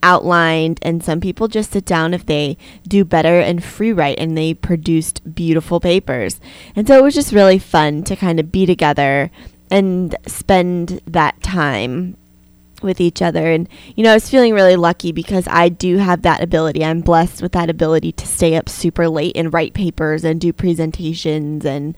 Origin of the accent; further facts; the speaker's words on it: Arizona, United States; That might be a little bit cold. I might not enjoy it that much, but I'm still really excited to go to the desert of Arizona in the high desert.